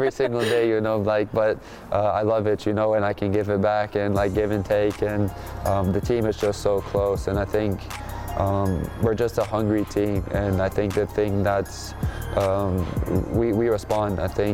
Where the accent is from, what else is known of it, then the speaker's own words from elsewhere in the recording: Denver, Colorado, United States; my hometown Denver Nuggets are in it